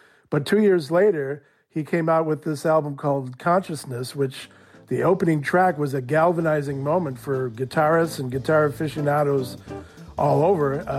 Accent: Milwaukee, Wisconsin, United States; I grew up in Milwaukee.

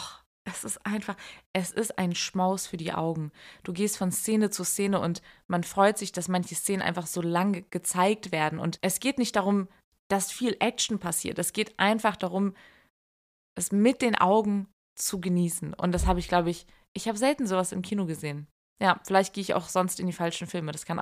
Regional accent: Hamburg, Germany; Also erst einmal komme ich aus Hamburg, ja? Ich komme aus Hamburg. Moin. Und ich rede wie ein Hafenkapitän

